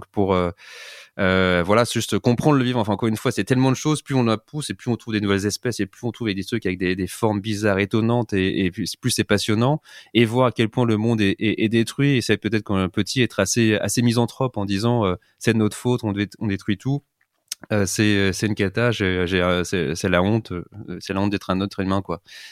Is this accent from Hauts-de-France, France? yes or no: no; Aix-les-Bains, Auvergne-Rhône-Alpes, France; also born or lived in Paris; en Savoie, à Aix-les-Bains, même si je suis né à Paris, mais mes parents sont partis quand j'étais tout petit. J'ai commencé tout mon circuit scolaire là-bas.